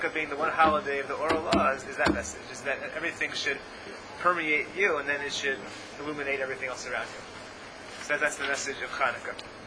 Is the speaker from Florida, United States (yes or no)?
no; Atlanta, Georgia, United States; I grew up in Atlanta